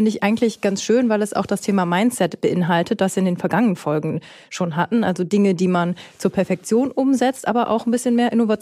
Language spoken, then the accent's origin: German; North Rhine-Westphalia, Germany; ich komme aus Ostwestfalen